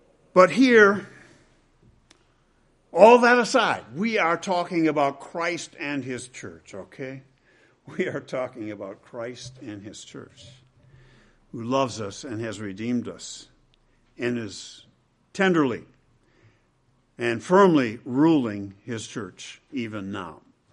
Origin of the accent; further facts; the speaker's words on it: United States; I'm an American, after all, right?